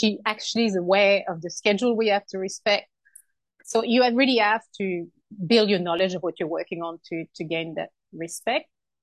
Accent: Canada; So I'm from Canada originally.

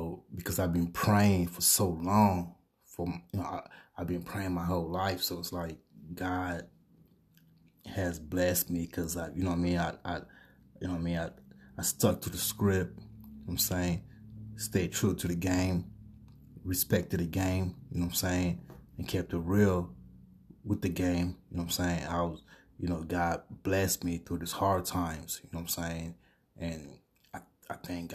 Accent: San Diego, California, United States; I mean, I'm from San Diego, California, straight up. That's all day.

